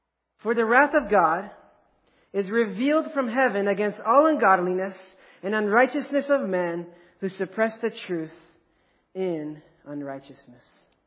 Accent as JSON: {"language": "English", "town": "Rome", "region": "Lazio", "country": "Italy", "tie": "born or raised there", "said": "I grew up in Rome, Italy, as a missionary kid"}